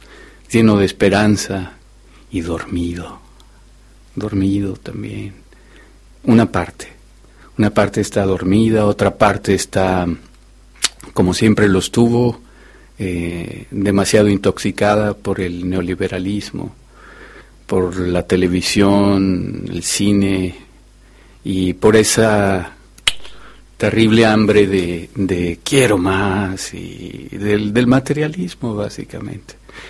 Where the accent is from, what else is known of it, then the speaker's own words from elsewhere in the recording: Mexico City, Mexico; soy originario de la Ciudad de México y nunca estuve más de 10 años, por decirte algo, en una ciudad.